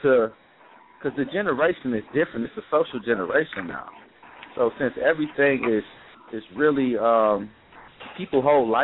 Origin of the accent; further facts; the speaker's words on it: Detroit, Michigan, United States; I'm from Detroit, Michigan.